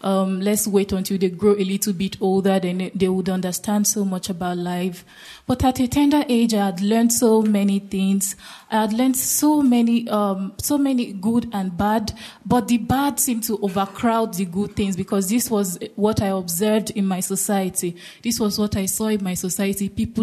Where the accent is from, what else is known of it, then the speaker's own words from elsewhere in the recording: Lagos, Nigeria; I grew up in the ghetto area of Lagos in Nigeria